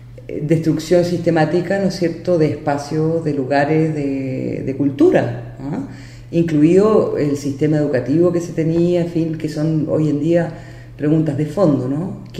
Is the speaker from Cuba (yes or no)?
no; Chile; pensando en por qué yo no podría hacer esto en mi país. Yo creo que la tendencia es a que Chile tiene que desarrollar mucho más